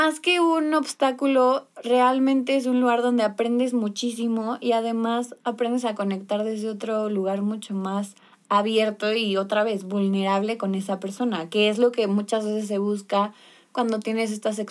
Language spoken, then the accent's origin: Spanish; Mexico; Que creo que como sociedad mexicana otra vez caemos mucho en esto.